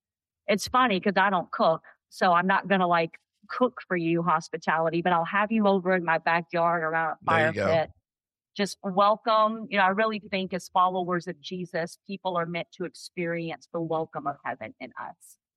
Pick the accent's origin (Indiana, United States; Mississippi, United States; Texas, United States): Mississippi, United States; Well, I grew up in Mississippi and got just a little bit, you know.